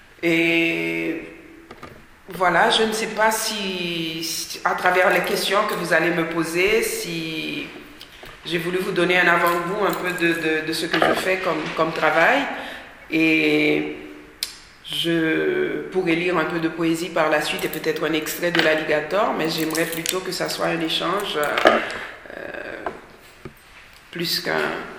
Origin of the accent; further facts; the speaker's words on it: Haiti; moved away; cette enfance en Haïti, parce que j'ai grandi en Haïti, quand je suis partie, je suis restée 20 ans sans retourner en Haïti.